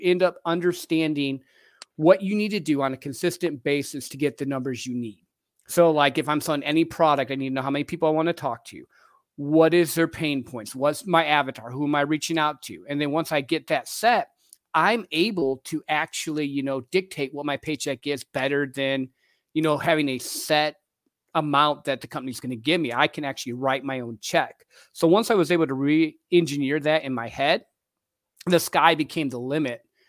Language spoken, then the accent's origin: English; Midwest, United States; So I grew up in the Midwest in a little country town where you're supposed to, you know, work, get married, work for the same company forever, whatever.